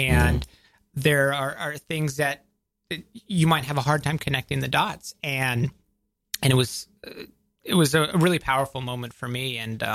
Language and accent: English; Georgia, United States; I grew up outside of Atlanta, Georgia.